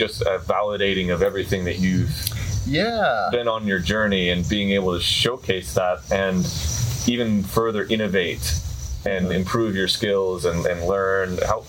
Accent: Midwest, United States; growing up in the Midwest, you kind of had that stigma of, you're just in flyover country, there's nothing special about

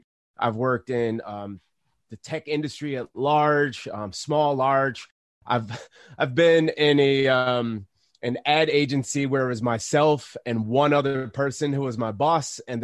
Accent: Chicago, Illinois, United States; I'm originally from Chicago.

